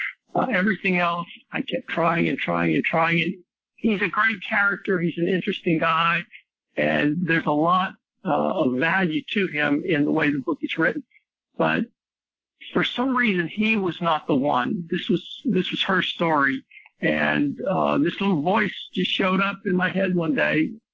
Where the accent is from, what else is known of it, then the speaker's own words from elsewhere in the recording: Alexandria, Louisiana, United States; I grew up in Alexandria, Louisiana, which is right in the middle of the state. It's an L-shaped state, and Alexandria is in the middle of the upright of the L. Town of about 40,000 people.